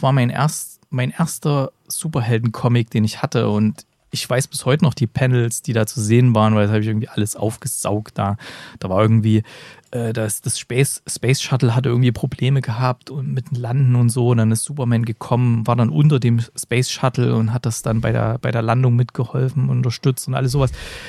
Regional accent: East Germany, Germany; damals, als ich aufgewachsen bin in der DDR

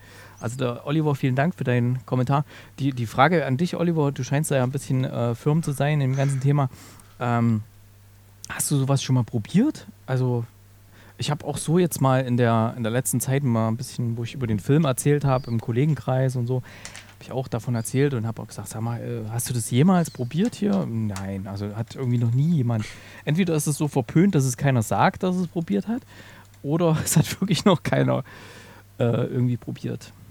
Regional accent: Thuringia, Germany; Da gibt es selbst in Thüringen, wo ich ja herkomme, gibt es selbst da Unterschiede. Also aus der Ecke, wo ich herkomme, hieß das Remftel.

